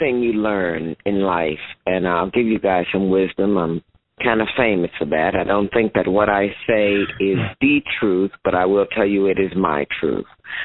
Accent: St. Louis, Missouri, United States; I was so clear on who she was, because I'm from St. Louis, you know.

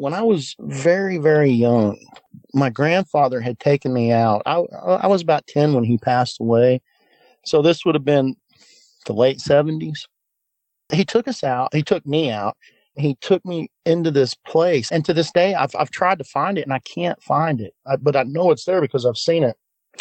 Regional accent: the Ozarks, United States; I come from the Ozark Mountains, the foothills of the Ozark Mountains. You have to go a little bit north to get into the full Ozarks, but it's full of hills.

